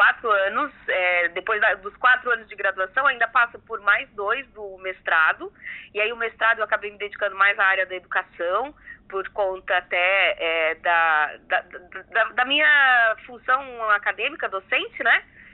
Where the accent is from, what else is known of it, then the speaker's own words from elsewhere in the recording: Criciúma, Santa Catarina, Brazil; Eu sou natural de Criciúma, nasci, cresci, me formei na região, né, no caso em Tubarão, na Unisul, mas dediquei a minha vida aqui. Só uma breve passagem por Joinville na época da faculdade